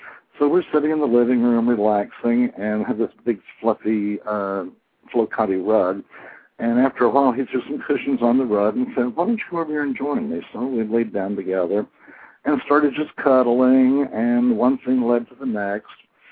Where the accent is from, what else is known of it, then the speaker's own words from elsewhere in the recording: Tennessee, United States; And when he found out I was from Tennessee, we kind of clicked.